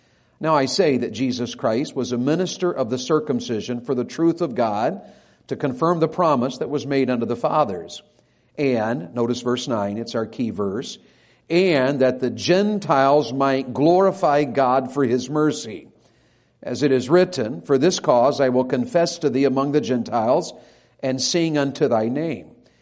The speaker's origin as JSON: {"language": "English", "region": "Florida", "country": "United States", "said": "And I said, well, actually, I'm from Florida, but I'm traveling and preaching. I'm an evangelist."}